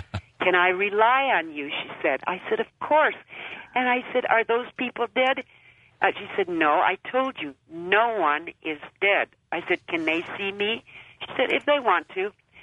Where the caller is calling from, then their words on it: Las Vegas, Nevada, United States; I'm calling from Las Vegas.